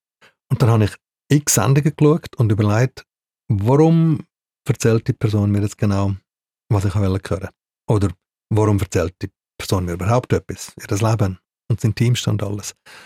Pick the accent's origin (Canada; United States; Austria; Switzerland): Switzerland; Glarus; Ich bin im Glarnerland aufgewachsen, weit weg von Zürich.